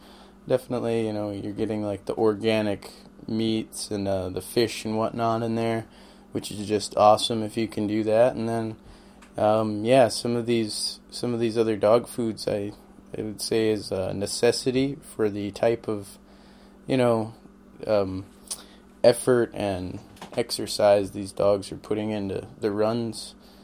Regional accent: Nikolai, Alaska, United States; born and raised in Alaska, from Nikolai.

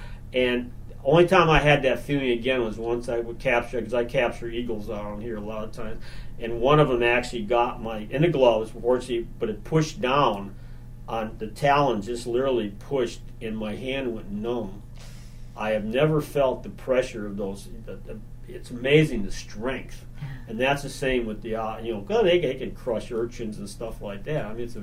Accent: Indiana, United States; that I'm from Indiana. I don't even know what an ocean looks like.

